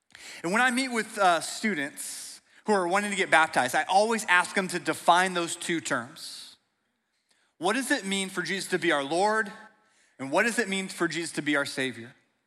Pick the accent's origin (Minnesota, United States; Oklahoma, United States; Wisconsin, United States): Oklahoma, United States; moved away as an adult; When I graduated high school, I grew up in Oklahoma. I moved 2.5 hours northeast to a small town in southwest Missouri called Joplin, Missouri.